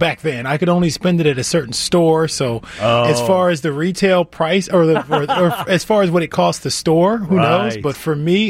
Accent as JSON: {"language": "English", "town": "Cleveland", "region": "Ohio", "country": "United States", "tie": "born or raised there", "said": "I grew up in Cleveland, Ohio, where I thought it snowed every day from Halloween to Easter."}